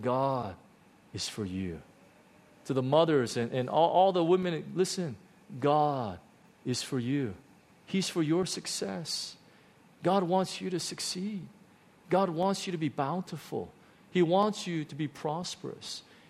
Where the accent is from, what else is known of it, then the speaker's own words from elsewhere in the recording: United States; growing up in the States, I was told that I was weak because I was Korean, you know, my whole life. I was told because I was Asian that I wasn't good enough